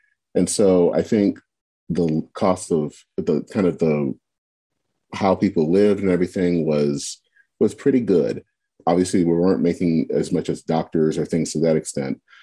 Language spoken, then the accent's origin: English; Flint, Michigan, United States; Yes, I was born and raised in Flint. Both my parents were auto workers, so that meant that they were both members of the United Auto Workers.